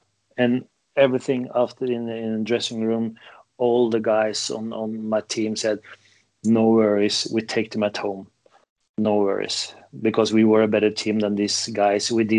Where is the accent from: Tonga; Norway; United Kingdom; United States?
Norway; English is a second language; moved away as an adult; also born or lived in Netherlands / Germany; but when I came from Norway